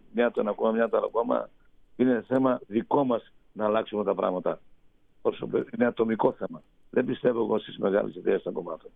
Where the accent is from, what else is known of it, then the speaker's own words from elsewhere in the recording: Macedonia, Greece; τα δημοτικά τραγούδια της πατρίδας μου, της Μακεδονίας, οι κομπανίες που ερχόταν και παίζανε στο χωριό μου